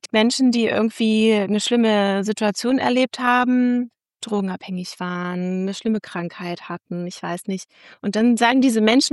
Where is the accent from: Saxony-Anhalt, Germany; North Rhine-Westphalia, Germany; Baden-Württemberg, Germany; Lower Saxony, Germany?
Lower Saxony, Germany; Uelzen; Also Uelzen ist meine Heimatstadt.